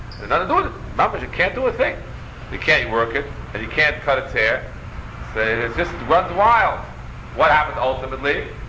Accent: Queens, New York, United States; When I was a young man, growing up in Queens, I had a Rebbe, who was the Rebbe Shmaryo Shulman.

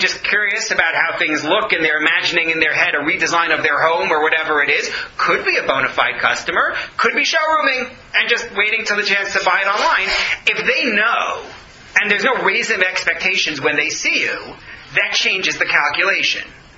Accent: Toronto, Ontario, Canada; We're from Toronto. We're going to go back to Toronto, and that's where we're going to look at purchasing.

